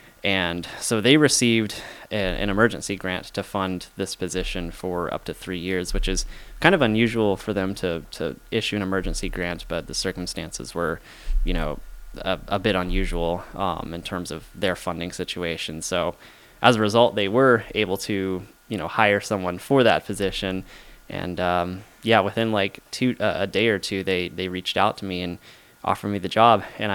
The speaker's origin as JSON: {"language": "English", "region": "Florida", "country": "United States", "tie": "born or raised there", "moved": "as an adult", "said": "I grew up in Florida. I lived there, you know, most of my life, and I was just kind of over it at that point."}